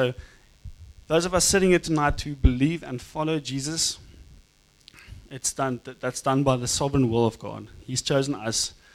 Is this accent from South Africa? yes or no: yes; South Africa; also born or lived in Namibia; I come from, I always say I come from Zion, but I actually come from Namibia. I grew up here in South Africa, but I'm a Namibian originally